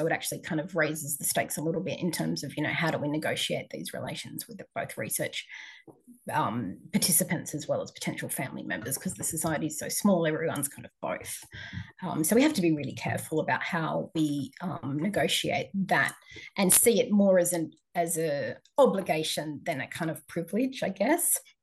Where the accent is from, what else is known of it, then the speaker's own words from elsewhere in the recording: Tuvalu; now in Australia; So even though we're based in Australia, we're part of the Tuvaluan diaspora, but we're also Australian citizens as well as being Tuvaluan citizens.